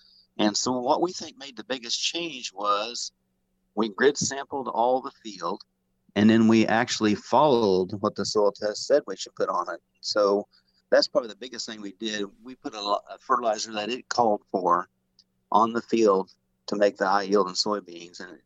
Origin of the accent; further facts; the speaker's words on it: Mercer, Missouri, United States; I'm from Mercer, Missouri. It's clear up the north side of the state, so that's where we're growing our soybeans at.